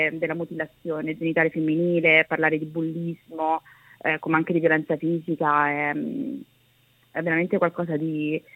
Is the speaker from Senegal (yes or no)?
no; Poland; io sono polacca